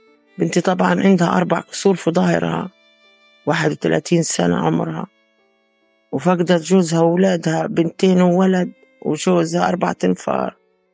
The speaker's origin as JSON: {"language": "Arabic", "town": "Gaza", "region": "Gaza Strip", "country": "Palestine", "said": "أنا مريضة من غزة،"}